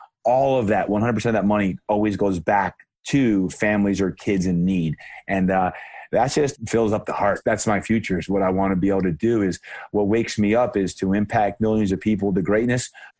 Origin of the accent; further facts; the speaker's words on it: New Jersey, United States; I'm from New Jersey originally, and the epicenter of Hurricane Sandy hit my hometown and obliterated homes and businesses.